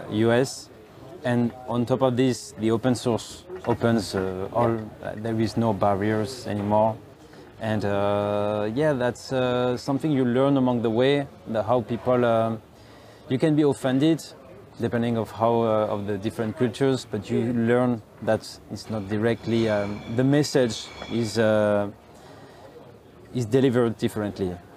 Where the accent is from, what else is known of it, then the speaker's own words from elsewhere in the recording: France; I am from France.